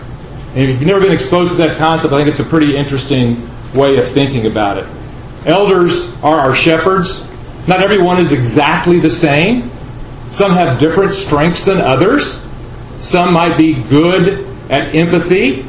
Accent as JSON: {"language": "English", "town": "Houston", "region": "Texas", "country": "United States", "said": "As you know, we're from Houston, Texas. You and I, we're from Houston, Texas"}